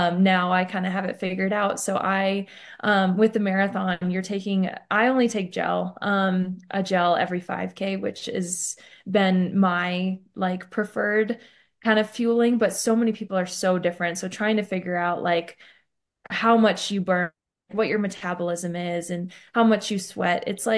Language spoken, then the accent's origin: English; Midwest, United States; I really attest that to well, one, growing up in the Midwest, dairy was a huge one, getting in that calcium.